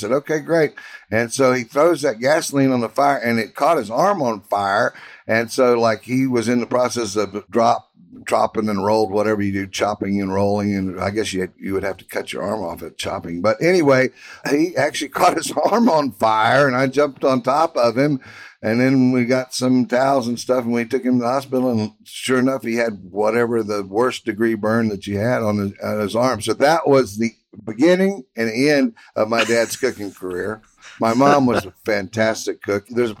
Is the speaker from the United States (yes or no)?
yes; Houston, Texas, United States; So that was kind of a big part of the excitement about growing up in Houston.